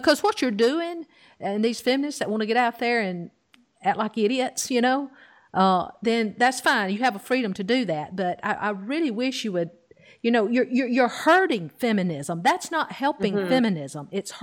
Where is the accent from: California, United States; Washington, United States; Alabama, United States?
Alabama, United States; I'm from Alabama originally.